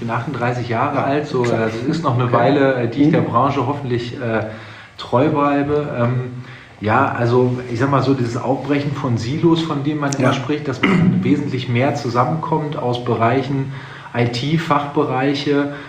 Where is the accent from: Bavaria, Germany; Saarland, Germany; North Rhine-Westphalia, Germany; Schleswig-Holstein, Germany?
North Rhine-Westphalia, Germany; Essen; Ich komme aus Essen, Energiehauptstadt. Bin Essen auch immer treu geblieben, wie gesagt, zwischendurch immer mal weg gewesen während der Berater- und Studiumzeit, aber wohne da, fühle mich dort auch eigentlich ganz wohl.